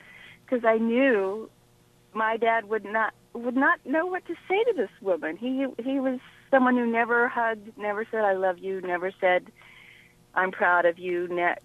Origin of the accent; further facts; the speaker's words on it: Texas, United States; I grew up in Texas.